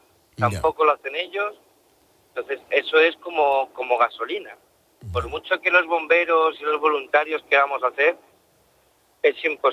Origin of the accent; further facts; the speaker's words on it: Marbella, Andalusia, Spain; yo, en realidad, yo vengo de Marbella